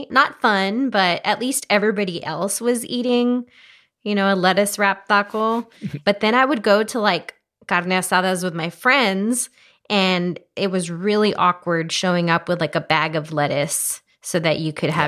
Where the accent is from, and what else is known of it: Laredo, Texas, United States; born or raised there